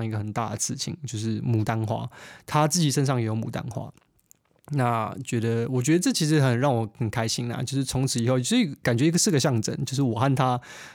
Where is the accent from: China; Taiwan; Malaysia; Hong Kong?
Taiwan; now in United Kingdom; 我这次从台湾来到英国之后